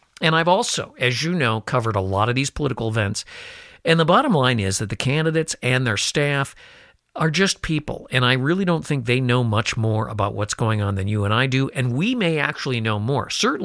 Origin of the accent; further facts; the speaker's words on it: Chicago, Illinois, United States; I can remember March days growing up in Chicago when it was 75 degrees and the next day we'd have snow.